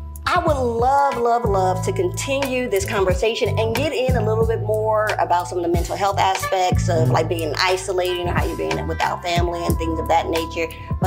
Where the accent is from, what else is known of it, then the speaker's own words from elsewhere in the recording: Seattle, Washington, United States; I'm from Seattle.